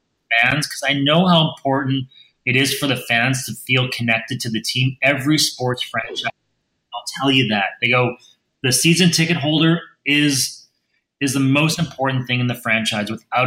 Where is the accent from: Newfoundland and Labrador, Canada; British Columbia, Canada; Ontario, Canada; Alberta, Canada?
Alberta, Canada; Edmonton; I'm originally from Edmonton